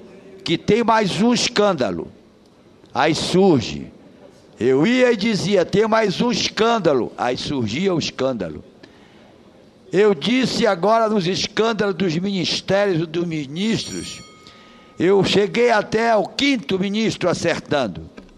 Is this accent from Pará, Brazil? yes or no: yes; Pará, Brazil; na minha terra, no Marajó, chamam de pajé